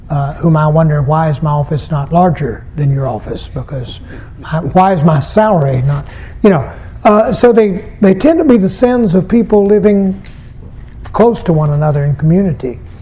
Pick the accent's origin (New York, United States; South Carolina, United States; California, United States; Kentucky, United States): South Carolina, United States; this is when I give thanks to God that I'm from South Carolina and not from someplace like Minnesota. Because South Carolinians know we're wrong, okay?